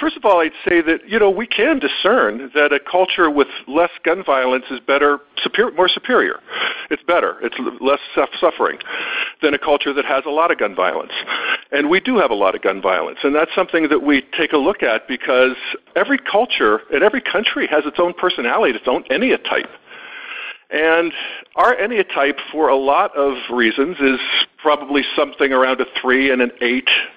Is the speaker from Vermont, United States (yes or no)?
no; Pennsylvania, United States; I grew up in the God and Guns people in Western Pennsylvania. Everybody hunted. Everybody had guns.